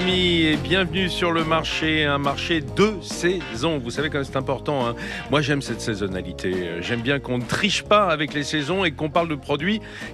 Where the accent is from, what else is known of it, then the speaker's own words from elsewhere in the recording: France; chez nous en France